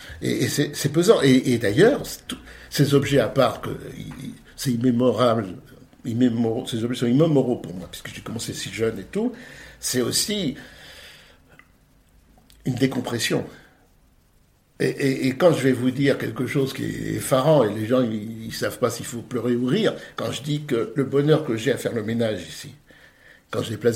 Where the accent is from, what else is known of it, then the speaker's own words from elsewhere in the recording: Paris, Île-de-France, France; Je suis parisien, j'aime Paris, je suis né à Paris, je vais mourir peut-être à Paris.